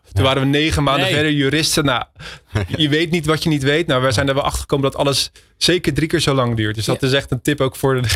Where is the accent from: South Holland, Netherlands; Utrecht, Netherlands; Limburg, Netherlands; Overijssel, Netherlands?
South Holland, Netherlands; Rotterdam; We zijn Rotterdammers, we willen niet al dat soort zweverige namen van parfum hebben.